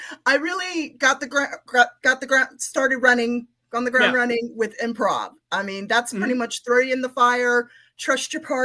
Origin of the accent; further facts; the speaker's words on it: Virginia, United States; moved away as an adult; I'm a transplant from Northern Virginia.